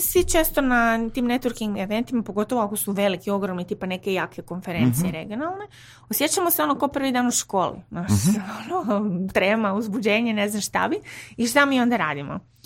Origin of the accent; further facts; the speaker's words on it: Zagreb, City of Zagreb, Croatia; ja sam iz Zagreba